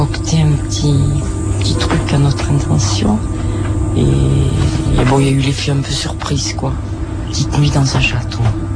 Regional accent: Nouvelle-Aquitaine, France; Moi, je suis originaire de Dordogne.

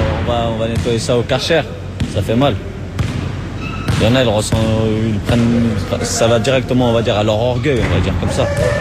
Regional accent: France; Moi je suis né ici, voilà, je suis français. Tout simplement, j'ai ma carte d'identité, mon passeport rouge, voilà, je suis né ici, j'étais à l'école ici, voilà, je vois pas où je dois m'intégrer, je suis déjà français.

